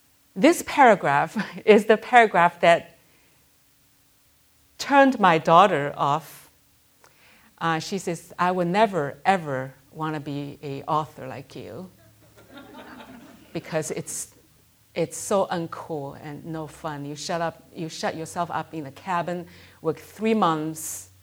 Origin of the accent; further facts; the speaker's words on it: United States; And until I said, I'm from America.